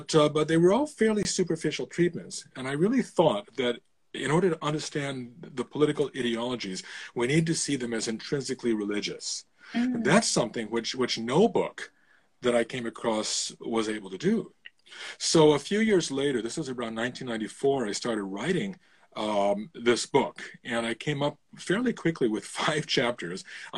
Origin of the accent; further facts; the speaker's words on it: Illinois, United States; born there; I'm American by birth. I was born just outside of Chicago, and I grew up in a very politically minded household.